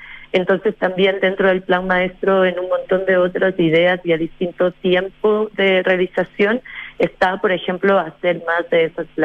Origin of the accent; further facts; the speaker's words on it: Chile; moved away as an adult; now in Quito, Ecuador; por mi acento puedo decir que soy ambas, pero mi corazón es bastante chileno.